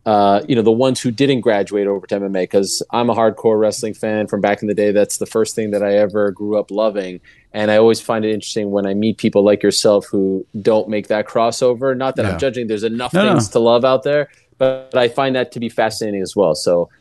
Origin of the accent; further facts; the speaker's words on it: Montreal, Quebec, Canada; So I grew up in Montreal, Quebec, Canada.